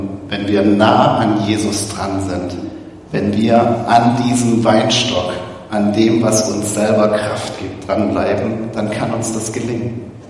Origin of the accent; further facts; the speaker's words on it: Nürtingen, Baden-Württemberg, Germany; Ich bin ja selber in Nürtingen groß geworden, vielleicht entdecke ich auch leichter die Freundlichkeit hinter den Schwaben.